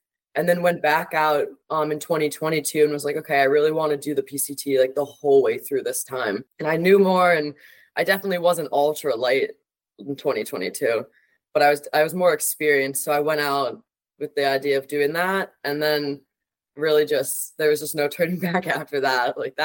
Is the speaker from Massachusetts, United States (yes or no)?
yes; Massachusetts, United States; now in Philadelphia, United States; I've never lived in Pennsylvania before. kind of just moved here on a whim. I'm from Massachusetts.